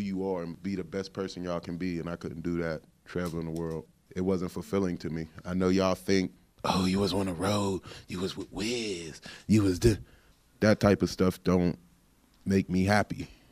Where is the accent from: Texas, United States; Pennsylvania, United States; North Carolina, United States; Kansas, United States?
Pennsylvania, United States; Pittsburgh; I love Pittsburgh, but I'm from Hazelwood, and I take a lot of pride in that.